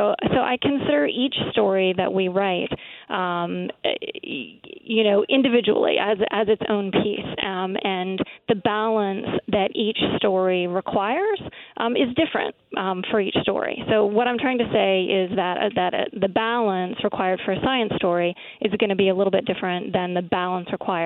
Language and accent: English; Alaska, United States; And we've also sent reporters to Alaska, my home state, as you mentioned